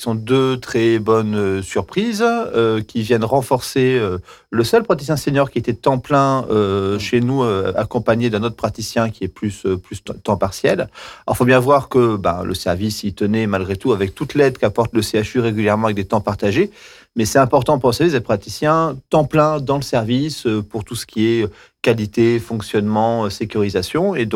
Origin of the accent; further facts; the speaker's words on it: Thiers, Auvergne-Rhône-Alpes, France; Je suis auvergnat. Je suis originaire de la ville de Thiers. Donc, j'ai 43 ans maintenant.